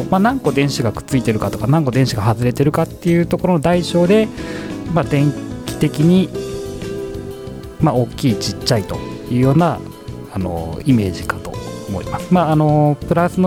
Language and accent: Japanese; Suita, Osaka, Japan; あ、僕は大阪出身、吹田市出身なんで。